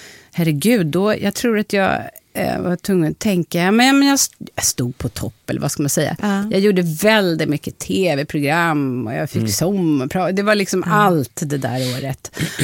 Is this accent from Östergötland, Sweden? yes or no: yes; Östergötland, Sweden; Eller ja, nu växte jag upp i Östergötland.